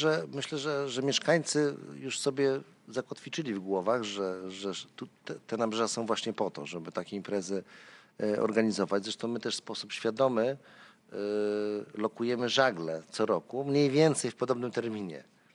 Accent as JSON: {"language": "Polish", "town": "Szczecin", "region": "West Pomeranian Voivodeship", "country": "Poland", "said": "wszyscy się dziwią, że nie jesteśmy z Meksyku czy z Argentyny, tylko jesteśmy z Polski właśnie ze Szczecina."}